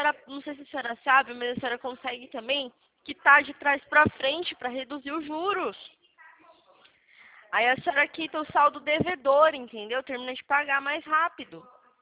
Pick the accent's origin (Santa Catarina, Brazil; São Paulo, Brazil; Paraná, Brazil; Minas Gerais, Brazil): São Paulo, Brazil; Atibaia; Eu sou daqui de Atibaia